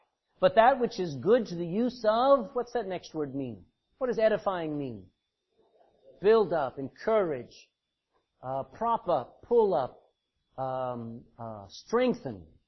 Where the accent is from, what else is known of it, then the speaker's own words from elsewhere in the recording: United States; moved away; I come from America. I'm away a long time, but America's still in me, where I still make light of things.